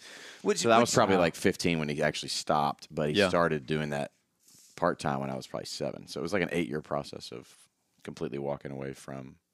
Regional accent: Memphis, Tennessee, United States; Memphis, Tennessee.

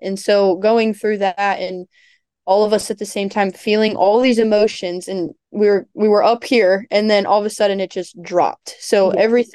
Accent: Ohio, United States; I mean, I'm from Ohio, so that's like a 6-hour trip.

